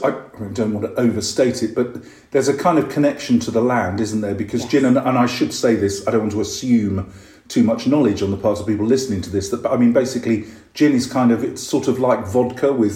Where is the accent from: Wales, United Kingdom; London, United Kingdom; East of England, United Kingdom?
London, United Kingdom; I mean, I'm a Londoner.